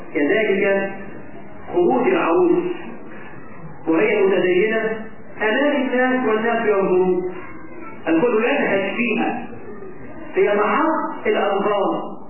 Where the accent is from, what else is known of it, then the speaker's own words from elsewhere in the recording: Egypt; إحنا كمصريين